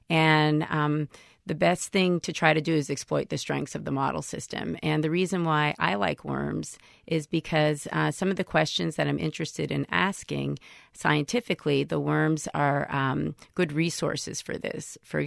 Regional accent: Fort Kent, Maine, United States; So my parents, grandparents, and extended family are all from Fort Kent. It's a small little town at the top of Maine. On the Canadian border, it has a strong French influence. And the culture is Acadian.

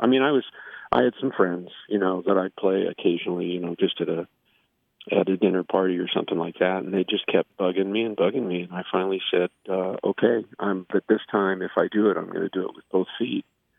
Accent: California, United States; also born or lived in Texas; I was actually born in Texas, but I was raised in California. And so there's a little bit of that Texas boy that creeps in every now and then.

